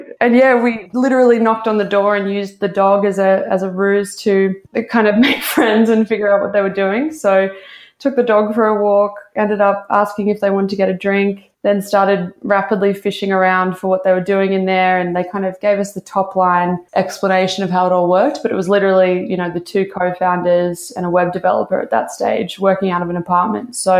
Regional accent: Newcastle, New South Wales, Australia; now in New York, United States; I'm actually originally from Newcastle. So I basically studied in Newcastle, studied communications, doing a mix of kind of PR and journalism. And then was working in an agency there

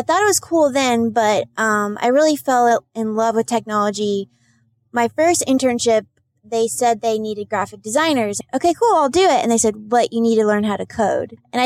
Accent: Iowa, United States; When I grew up in Iowa and I loved growing up there, it was just this feeling. It felt like home.

